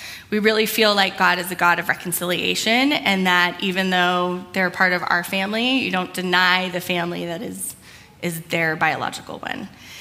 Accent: Irvine, California, United States; I grew up out in Irvine.

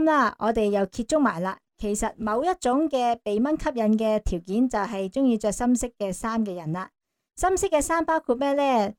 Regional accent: Hong Kong; 我哋香港人

